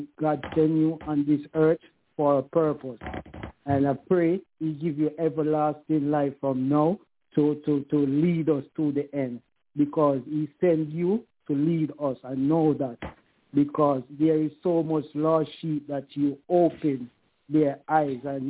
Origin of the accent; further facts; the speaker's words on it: Jamaica; My friends always tell me, because I'm from Jamaica, they always say